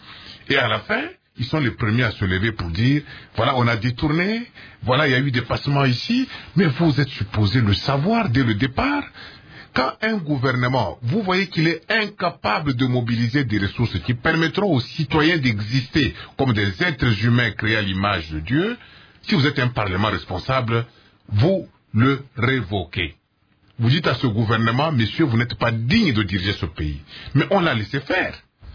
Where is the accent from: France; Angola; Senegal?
Angola; Cabinda; Je reçois des images sur Facebook qui me viennent de partout, y compris de chez moi à Cabinda, où une paroisse entière disparaît comme ça, à la faveur d'une bête érosion.